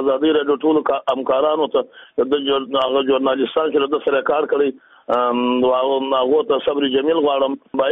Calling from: Jowzjan, Afghanistan; د جوزجان څخه سره په تماس کې.

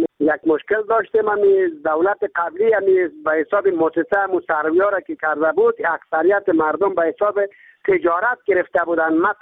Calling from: Ghazni, Afghanistan; از زول سالی غزنی ولایت اردو با تماس شدم

